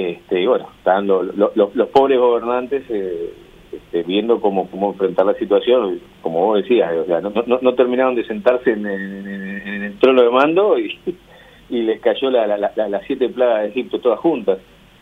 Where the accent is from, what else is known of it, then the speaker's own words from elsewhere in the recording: Uruguay; yo estoy muy feliz como uruguayo